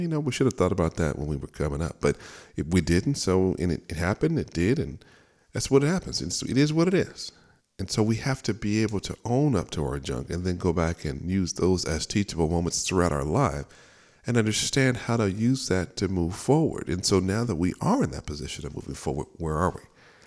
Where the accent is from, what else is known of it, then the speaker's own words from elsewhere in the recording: San Diego, California, United States; now in Carlsbad, United States; So I was born and raised in San Diego.